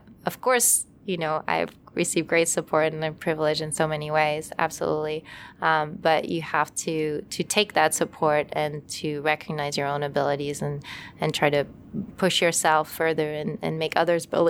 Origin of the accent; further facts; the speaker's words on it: France; now in United States; I grew up in France, and often in France you study something